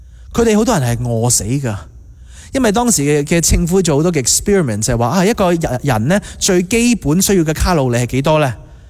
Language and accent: Cantonese; Canada; 我哋加拿大人咧系强壮啲嘅